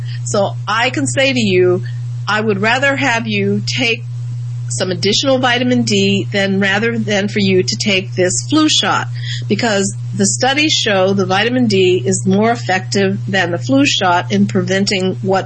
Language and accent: English; Midwest, United States; I'm originally from the Midwest